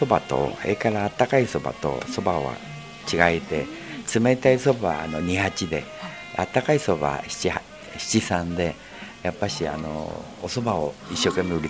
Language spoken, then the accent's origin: Japanese; Ota, Tokyo, Japan; now in Fujisawa, Japan; 東京の大田区でございます。